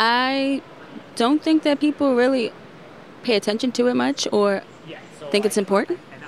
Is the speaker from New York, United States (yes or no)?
yes; Harlem, New York, United States